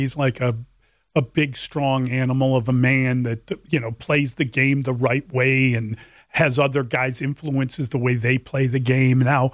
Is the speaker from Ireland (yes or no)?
no; Illinois, United States; Just so you know, I'm from the South Side. … is the South Side pronunciation.